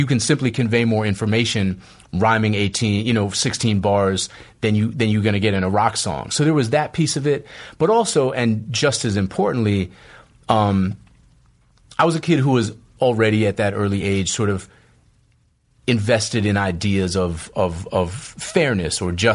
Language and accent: English; Boston, Massachusetts, United States; I grew up in Boston, which is a very segregated city